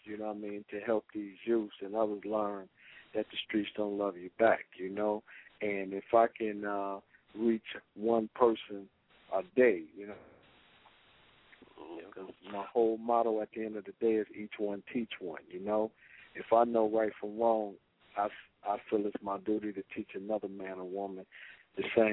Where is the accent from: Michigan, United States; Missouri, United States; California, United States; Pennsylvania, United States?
Michigan, United States; Detroit; I was inducted into the Afro-American History Museum in my hometown in Detroit.